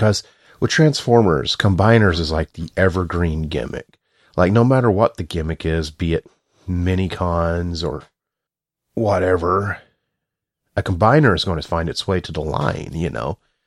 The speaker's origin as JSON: {"language": "English", "region": "the South", "country": "United States", "said": "I'm from the South. And that's my excuse. But I'm just, sometimes I have I've called my cat a cot before."}